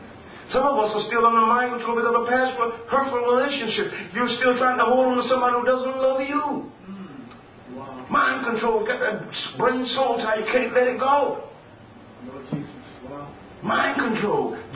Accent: Jacksonville, Florida, United States; My wife and I, we are from Jacksonville, Florida, and this is a church down.

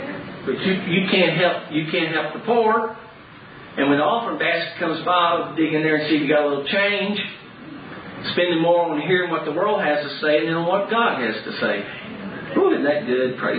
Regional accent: Dallas, Texas, United States; A friend of mine that I grew up with in Dallas, he had become an evangelist

